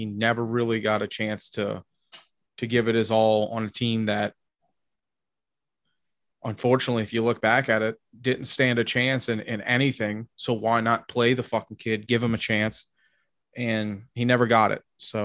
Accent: Tennessee, United States; I grew up a lot in Tennessee.

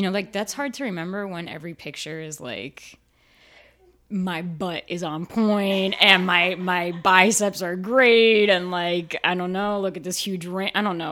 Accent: New Jersey, United States; Oh, I grew up near Asbury Park.

